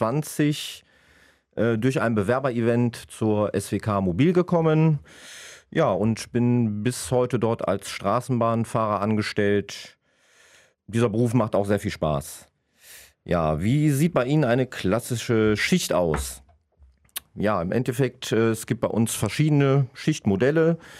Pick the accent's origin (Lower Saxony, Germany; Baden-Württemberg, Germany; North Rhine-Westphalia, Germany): North Rhine-Westphalia, Germany; Krefeld; ich bin 43 Jahre jung. Bin auch gebürtiger Krefelder, bin hier zur Schule gegangen, zur Albert-Schweitzer Realschule